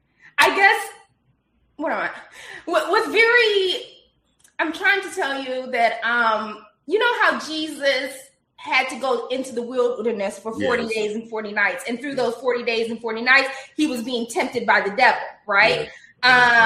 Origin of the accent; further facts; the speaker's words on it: Chicago, Illinois, United States; also born or lived in New York; now in Los Angeles, United States; I'm from Chicago. I've lived in New York. You know, I live in L.A. where everybody loves everybody.